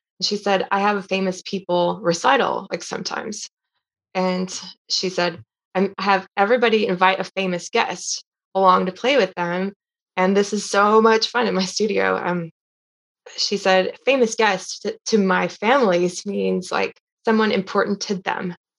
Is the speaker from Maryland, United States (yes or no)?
no; Texas, United States; he actually teaches here in my home state, Texas.